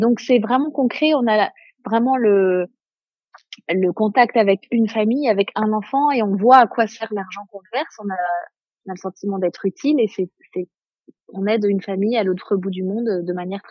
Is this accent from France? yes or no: yes; France; chez nous en France, l'école elle est obligatoire et gratuite